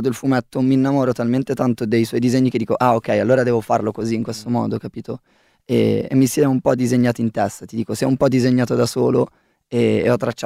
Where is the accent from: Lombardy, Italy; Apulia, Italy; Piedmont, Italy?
Lombardy, Italy; io venissi dall'essere fan di … da ragazzino, provincia di Varese, stessa provincia per me era il rapper